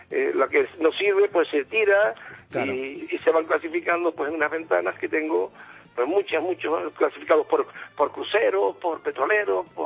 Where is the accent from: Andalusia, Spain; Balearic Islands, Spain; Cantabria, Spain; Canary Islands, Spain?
Canary Islands, Spain; Santa Cruz de Tenerife; ahora en la península, yo soy un chicharrero que salí el 24 de junio en barco para poner las calles en la península, porque soy un jubilado reciente